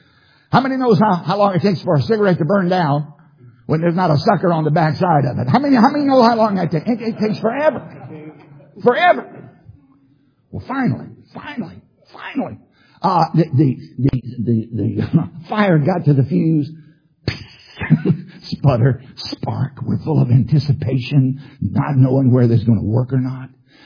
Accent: Virginia, United States; But I grew up in Southside, Virginia, where you could not purchase the good fireworks legally.

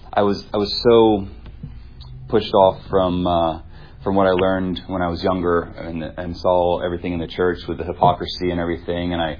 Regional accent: Lancaster, Pennsylvania, United States; I'm from Lancaster, PA, born and raised. Grew up in the Mennonite faith

